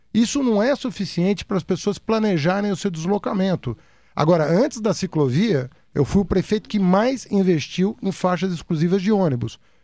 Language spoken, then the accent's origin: Portuguese; São Paulo, Brazil; Eu morava no Planalto Paulista, morei a vida inteira no Planalto Paulista antes de casar